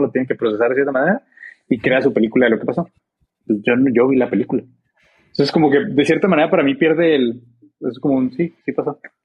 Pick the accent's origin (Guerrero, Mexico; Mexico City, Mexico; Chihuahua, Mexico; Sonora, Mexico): Chihuahua, Mexico; Ciudad Juárez; Porque yo crecí en Juárez, ¿sí? Pero una versión muy chiquita de... O sea, yo solo conozco ciertas partes de Ciudad Juárez. No conozco todo Juárez.